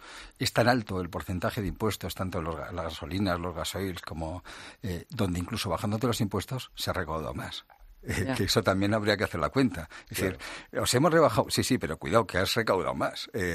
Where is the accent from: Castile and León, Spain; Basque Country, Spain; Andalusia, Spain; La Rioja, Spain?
Basque Country, Spain; Mi tierra, el País Vasco, el 24,5%.